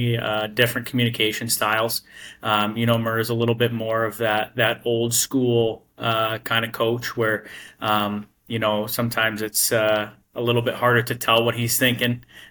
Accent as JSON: {"language": "English", "town": "Verona", "region": "Wisconsin", "country": "United States", "tie": "born or raised there", "said": "Bloomington for me is actually very close to my hometown of Verona, Wisconsin."}